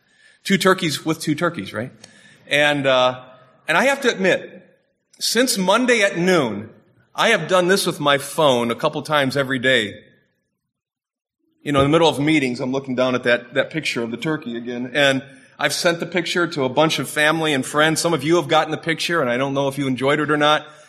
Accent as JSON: {"language": "English", "region": "Michigan", "country": "United States", "tie": "born or raised there", "said": "And growing up in Michigan, I've always enjoyed fishing"}